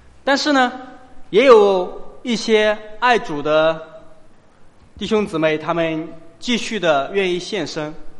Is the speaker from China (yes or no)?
yes; China; 被我们中国人称为中国的耶路撒冷